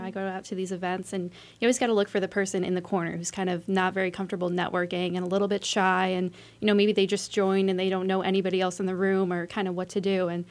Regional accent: Walnutport, Pennsylvania, United States; Yep, Walnutport for me.

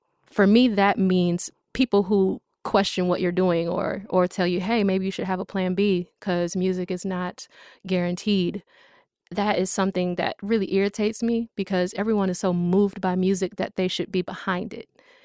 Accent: Kalamazoo, Michigan, United States; also born or lived in Detroit; I was raised here in Kalamazoo, but I was born in Detroit. I'm very proud of my Detroit roots

